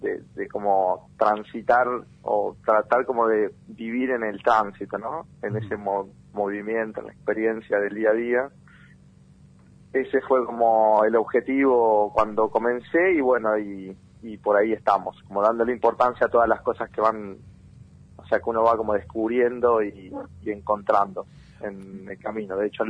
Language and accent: Spanish; Chacabuco, Buenos Aires Province, Argentina; Yo soy oriundo de Chacabuco, provincia de Buenos Aires.